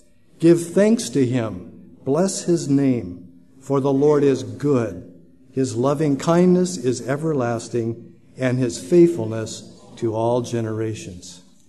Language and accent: English; California, United States; Kathy and I grew up in California, where we met at Chico State College.